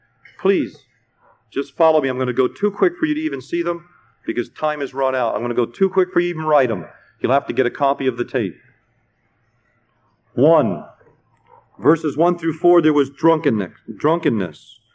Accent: United States; Now, I'm an American. Don't get me wrong. I enjoy living in America.

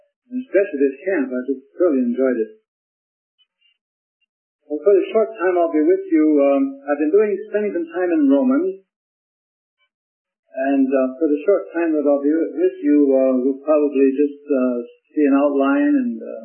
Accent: North Dakota, United States; I come from North Dakota, as Pop says, and we don't have much in the way of scenery up here.

